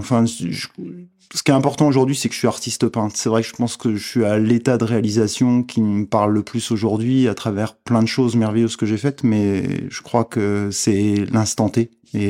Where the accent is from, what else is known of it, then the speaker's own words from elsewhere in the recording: Myon, Bourgogne-Franche-Comté, France; je suis originaire de Myon. Myon, c'est la vallée du Lison. C'est au-dessus de Salins-les-Bains, c'est près du Mont-Poupet. Je suis originaire, mes deux parents sont de là-bas